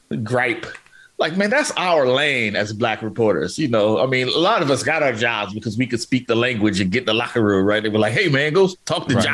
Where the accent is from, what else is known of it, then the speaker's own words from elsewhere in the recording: Oakland, California, United States; this is coming from a dude who's a columnist in Oakland, right, in my hometown, right.